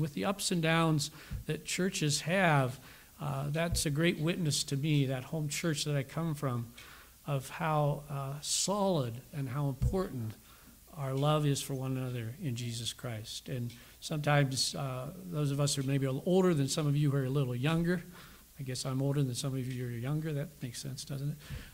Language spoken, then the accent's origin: English; Pennsylvania, United States; I think sometimes of the church I grew up in back in Pennsylvania as a young boy, and I spent 21 years in that one church and with my parents and my brothers.